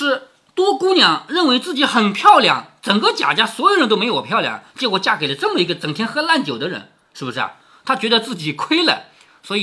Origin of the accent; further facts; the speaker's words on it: Changzhou, Jiangsu, China; 结果导致我们常州人本人都不会读这两个字